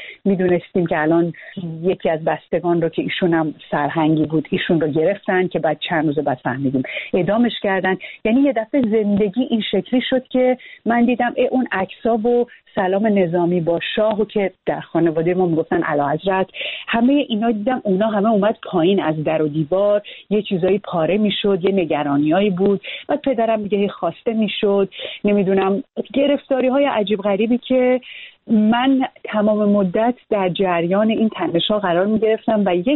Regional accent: Iran; also born or lived in United States; خیلی بچه که بودم ما در امریکا زندگی میکردیم، بعد برگشتیم ایران

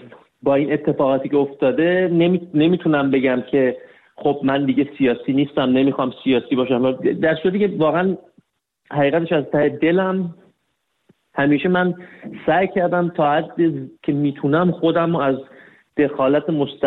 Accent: Iran; آدم نمیتونه توی ایران بزرگ شده باشه در شرایطی که ما بزرگ شدیم. من متولد 1360م، یعنی من با توی جنگ بزرگ شدم

